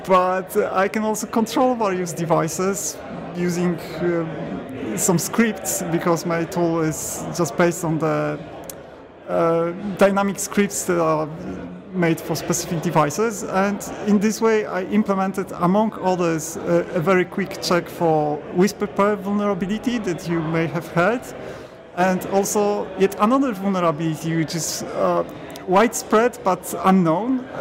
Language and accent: English; Poland; my name is very difficult to pronounce because I'm from Poland.